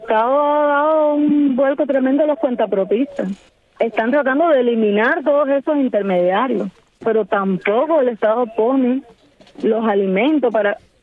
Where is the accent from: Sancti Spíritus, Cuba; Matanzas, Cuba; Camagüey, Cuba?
Camagüey, Cuba; Hace unos días vine de Camagüey. Podría, sí, averiguar cuál es la situación con el agua. Pero en el caso histórico de la ciudad, siempre desde que yo nací, tengo 41 años ya.